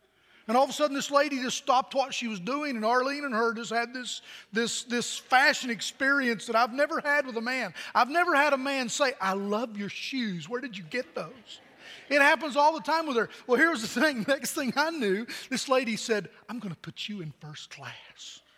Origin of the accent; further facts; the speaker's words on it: Pennsylvania, United States; Well, I'm from Pennsylvania. Oh, my gosh, I bet it's cold there, huh? Yeah, it's cold there.